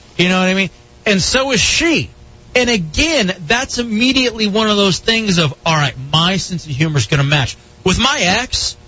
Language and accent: English; Texas, United States; See, I grew up in Texas, and I wasn't a real big gun guy